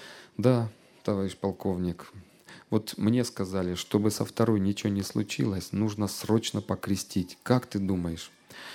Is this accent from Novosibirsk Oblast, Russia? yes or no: no; Kislovodsk, Stavropol Krai, Russia; я еще в детстве жил в Кисловодске